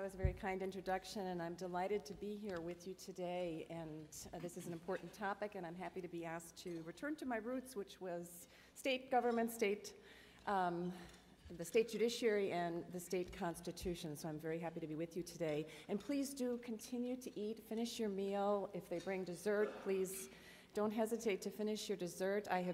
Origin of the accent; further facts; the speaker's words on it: Wisconsin, United States; in my home state of Wisconsin